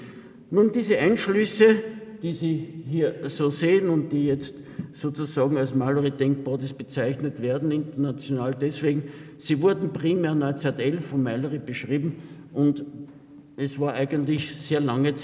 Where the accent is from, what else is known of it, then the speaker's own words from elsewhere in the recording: Lower Austria, Austria; Ich komme an sich aus der Wachau und bin durchaus mit Alkohol und mit Fettleber vertraut